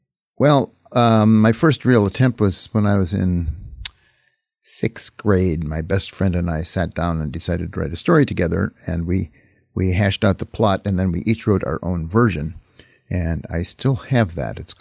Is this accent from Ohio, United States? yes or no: yes; Huron, Ohio, United States; As for where I grew up in Ohio in a town called Huron on the shores of Lake Erie.